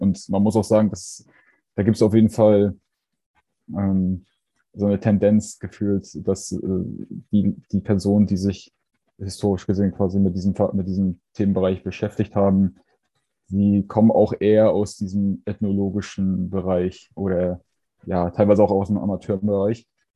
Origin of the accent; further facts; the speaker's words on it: Hagenow, Mecklenburg-Vorpommern, Germany; born there; Ich bin in Hagenow, also in Mecklenburg, geboren, unweit von Schwerin im Norden Deutschlands. Bin zurzeit 25 Jahre alt